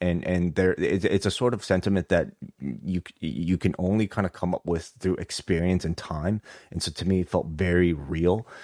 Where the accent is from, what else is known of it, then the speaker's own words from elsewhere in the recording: Toronto, Ontario, Canada; as a Canadian, as a Torontonian